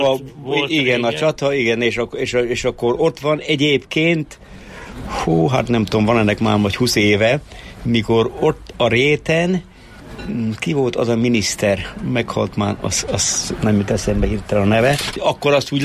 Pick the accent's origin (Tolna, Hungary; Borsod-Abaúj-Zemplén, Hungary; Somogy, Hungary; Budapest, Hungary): Borsod-Abaúj-Zemplén, Hungary; Bükkaranyos; also born or lived in Miskolc; Igen, törzsőkeres bükkaranyosi vagyok. Miskolcon születtem, vagy az Erzsébet kórházban, kettes oságyon. Szüleim is törzsőkeres bükkaranyosiak.